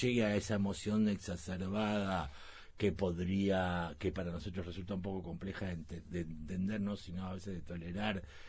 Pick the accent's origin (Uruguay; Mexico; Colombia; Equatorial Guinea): Uruguay; Si mañana dejamos de tomar mate y tomamos té verde todos los días, vamos a seguir siendo uruguayos